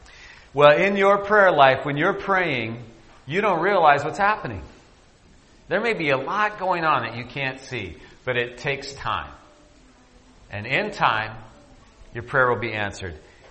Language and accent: English; Corvallis, Oregon, United States; born there; I was born in the Good Samaritan Hospital in Corvallis, Oregon.